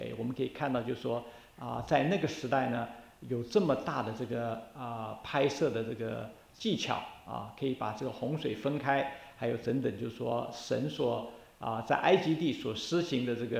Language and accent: Chinese; China; moved away as an adult; now in United States; 我以前来到美国念书的时候，1970年代中期的时候，来到这边，我知道我们中国人是过几个主要的节日，